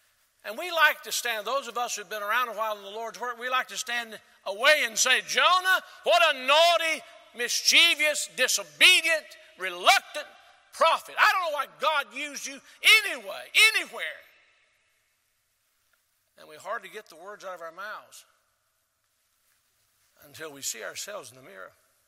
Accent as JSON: {"language": "English", "region": "Tennessee", "country": "United States", "tie": "born or raised there", "also_born_or_lived": "Selma, Alabama", "said": "I was born in Selma, Alabama on a Sunday morning long ago. I got to Tennessee as quickly as I could, but I grew up not far from here."}